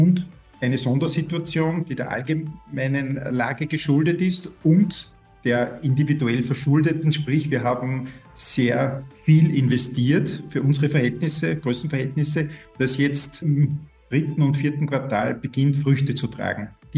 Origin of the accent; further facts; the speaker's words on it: Linz, Upper Austria, Austria; Ich komme aus Linz